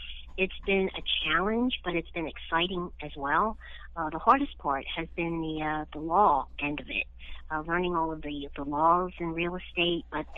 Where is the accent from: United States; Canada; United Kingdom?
United States; Gibbstown, New Jersey; After my mom passed away, where I grew up in Gibbstown, the house needed a lot of work before it could be sold.